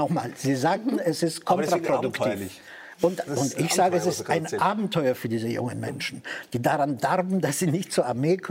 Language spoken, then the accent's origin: German; Cologne, North Rhine-Westphalia, Germany; Ich bin in Köln am Rande des Ruhrgebiets groß geworden.